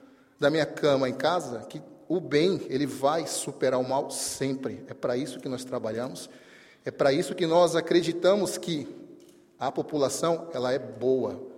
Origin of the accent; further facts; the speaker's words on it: São Paulo, Brazil; quando eu vim transferido para São Bernardo do Campo, que eu sou de São Paulo.